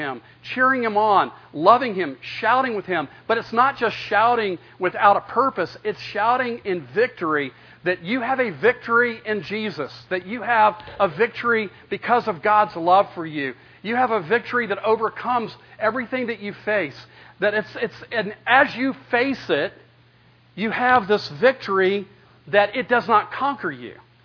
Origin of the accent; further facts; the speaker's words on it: United States; because I'm an American and I don't bow to anybody.